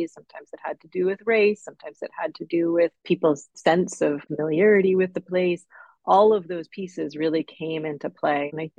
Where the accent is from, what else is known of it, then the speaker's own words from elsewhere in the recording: New York, United States; I'm a New Yorker and it seemed very important to do something that was about care for my city